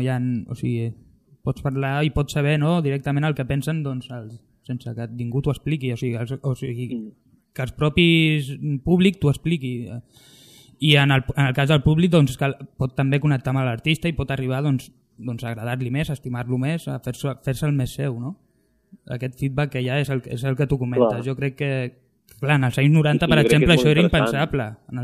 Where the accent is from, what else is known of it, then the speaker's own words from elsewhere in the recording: Sant Feliu de Codines, Catalonia, Spain; nosaltres som de Sant Feliu de Codines, que és un poble que on està el monestir de Sant Miquel del Fai.